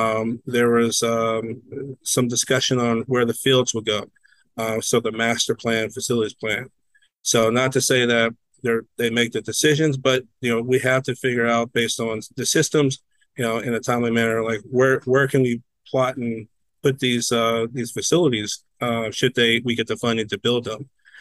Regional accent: San Antonio, Texas, United States; Like, I grew up in San Antonio and I didn't know that this was here.

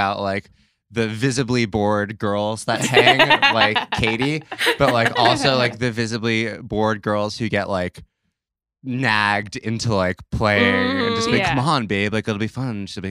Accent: New York, United States; I grew up in New York and like the winter months when there's nothing

